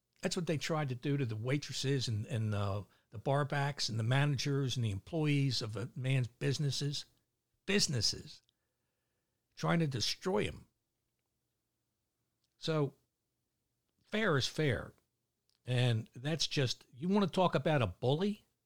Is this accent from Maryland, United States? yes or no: yes; Baltimore, Maryland, United States; accent: Baltimore; I'm like, hell no, I'm from Baltimore. It's a Baltimore accent.